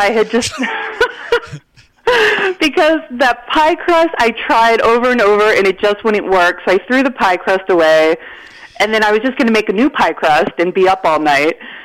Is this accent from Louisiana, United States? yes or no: no; Healdsburg, California, United States; Well, when I was a kid, I grew up in Healdsburg, and my grandmother was in Oakland.